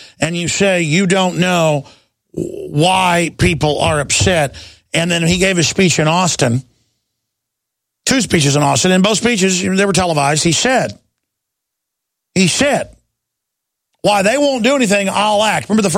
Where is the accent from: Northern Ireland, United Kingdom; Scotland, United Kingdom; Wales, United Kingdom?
Wales, United Kingdom; Of course, I'm Welsh myself, so I'm not anti-Anglophile, but I'm not a Deutschophile as well.